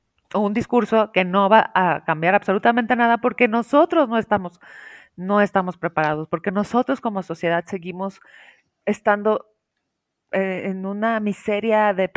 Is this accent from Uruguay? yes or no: no; Mexico; Lo triste es que no estamos preparados como mexicanos para exigir algo a nuestros presidentes.